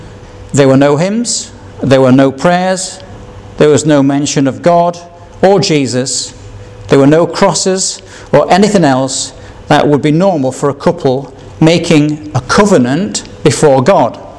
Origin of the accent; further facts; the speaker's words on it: Yorkshire and the Humber, United Kingdom; One was from William Shakespeare that I could barely understand, being a Yorkshireman